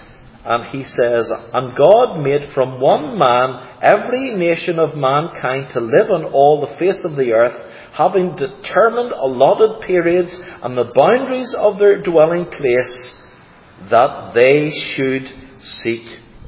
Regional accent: Ireland; So it's a kind of great thing I can say that I'm really an Irishman and I have my own piece of turf in that land. We haven't migrated to here, but that's my homeland.

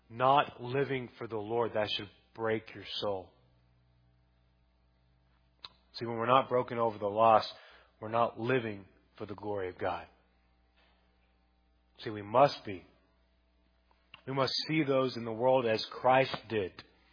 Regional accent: Texas, United States; I mean, I was born in Texas, raised in, you've seen the bumper sticker. I got here. I haven't left.

